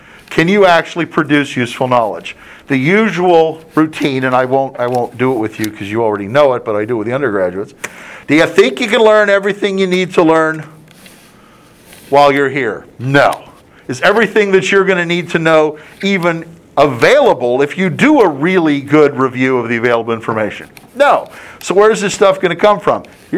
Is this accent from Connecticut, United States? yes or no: no; Pittsburgh, Pennsylvania, United States; I grew up in Pittsburgh. Pittsburgh starts out on a triangle and then it gets ugly because of hills and bridges and creeks and streams and things.